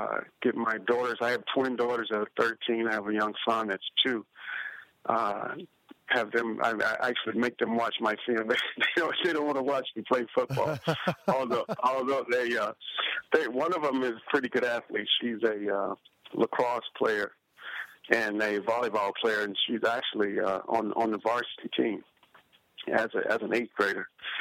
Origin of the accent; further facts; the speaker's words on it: Mississippi, United States; I'm actually born and raised in Mississippi, and very fortunate to get one scholarship to Arkansas State